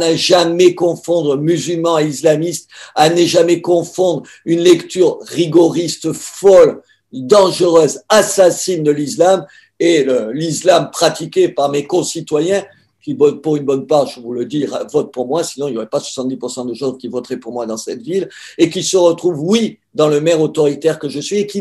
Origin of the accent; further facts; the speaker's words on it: France; Français catholiques comme moi